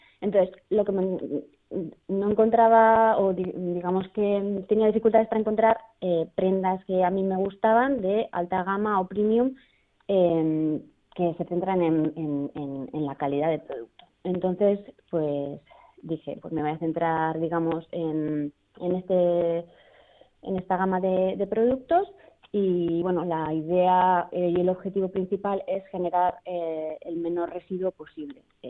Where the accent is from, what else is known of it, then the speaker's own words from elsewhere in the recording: San Sebastián, Basque Country, Spain; also born or lived in Los Angeles; now in Barcelona, Spain; yo soy de Donosti, yo cursé la carrera aquí en Deusto en doble grado, además derecho